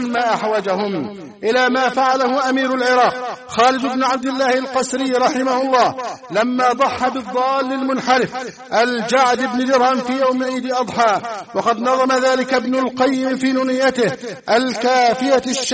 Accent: Egypt; اللهم احفظ بلادنا مصر واجعلها أمنا أمانا، سخاء رخاء، وسائر

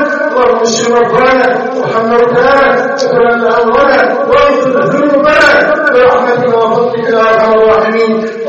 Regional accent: Egypt; اللهم احفظ بلدنا مصر أمانا

